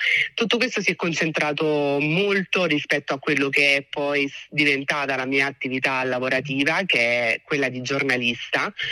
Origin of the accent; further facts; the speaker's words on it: Formia, Lazio, Italy; completamente ambientato nella mia città natale, Formia.